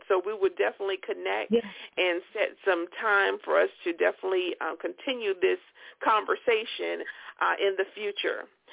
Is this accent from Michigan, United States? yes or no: no; Utahville, South Carolina, United States; I'm originally from Utahville, South Carolina, right?